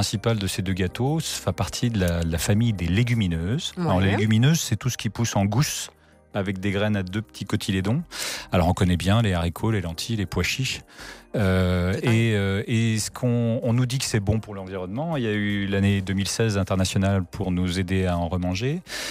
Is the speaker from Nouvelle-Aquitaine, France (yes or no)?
no; Pays de la Loire, France; un haricot qui est tout près de chez moi. Je viens de la Vendée.